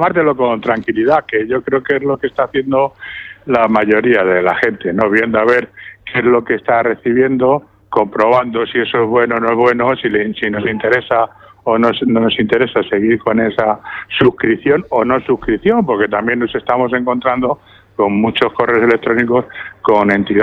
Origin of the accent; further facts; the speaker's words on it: Spain; nos hemos puesto todos a trabajar el día 24 como buenos españoles